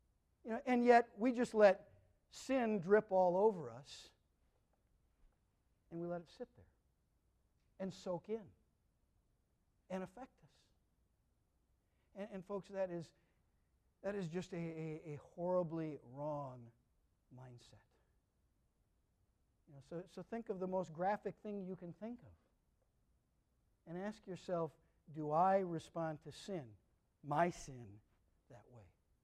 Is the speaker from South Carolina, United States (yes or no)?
no; Minnesota, United States; where I grew up in Minnesota, if you went out into any kind of unmaintained field, there would be cockle burrs.